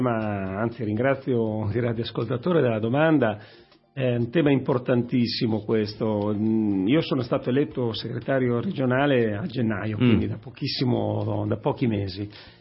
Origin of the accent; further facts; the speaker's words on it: Emilia-Romagna, Italy; io vengo dalla Romagna